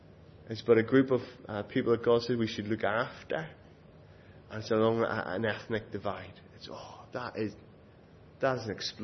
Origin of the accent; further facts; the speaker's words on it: England, United Kingdom; But where I'm from, there's a different culture in England.